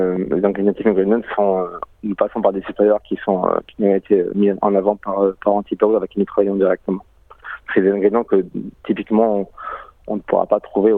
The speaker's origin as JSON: {"language": "French", "country": "France", "lives_now": "Australia", "said": "Quelque chose qu'on a un peu découvert en tant que Français en Australie"}